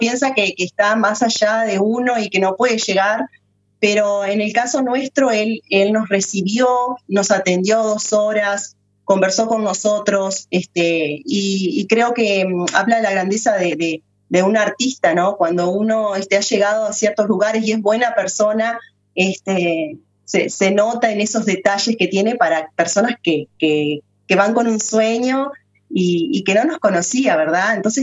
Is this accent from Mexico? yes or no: no; Uruguay; fue un orgullo como uruguaya poder ir a cantar mis canciones como la única invitada